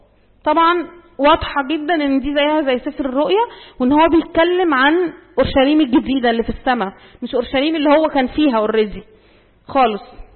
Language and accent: Arabic; Egypt; فالثلاث آيات دول في الإصحاح 19 ليهم حاجات عندنا في مصر